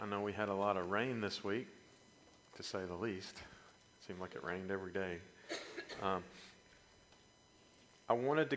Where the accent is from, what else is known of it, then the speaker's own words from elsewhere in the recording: Nashville, Tennessee, United States; I grew up in the Church of Christ. I grew up in the local church here in Nashville, Tennessee.